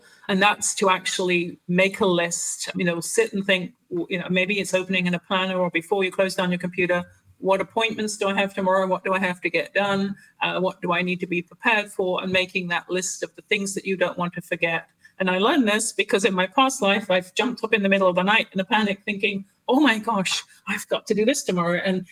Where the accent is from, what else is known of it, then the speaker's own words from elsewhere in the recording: England, United Kingdom; You know, I personally like, and being English, I like to have cups of tea in the afternoon